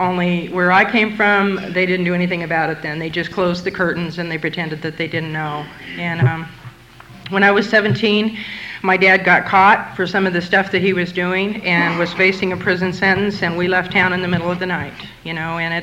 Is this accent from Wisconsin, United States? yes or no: no; Montana, United States; Well, I grew up in Montana, in the country. I don't even have a high school education.